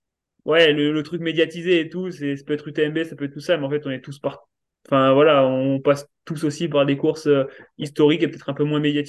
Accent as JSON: {"language": "French", "country": "France", "said": "Puis comme on est français, on est chauvin."}